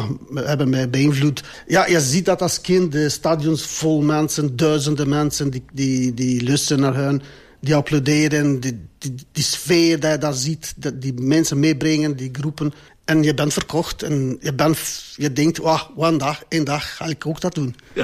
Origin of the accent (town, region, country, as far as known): Kosovo; Dutch is a second language; now in Belgium